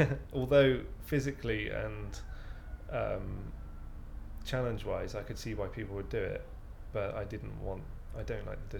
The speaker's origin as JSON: {"language": "English", "town": "Aldershot", "region": "South East England", "country": "United Kingdom", "tie": "born there", "said": "I lived in the Siren System most of my life, but I was born in Aldershot, which is a army barrack town. So my dad was in the army and my mum was from an army family."}